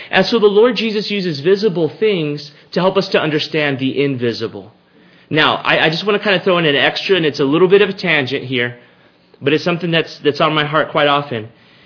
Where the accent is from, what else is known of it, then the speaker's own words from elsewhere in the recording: Texas, United States; I grew up in South Texas, and we had mesquite trees.